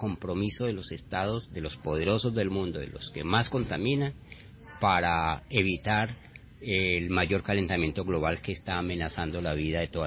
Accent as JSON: {"language": "Spanish", "country": "Colombia", "said": "soy colombiano"}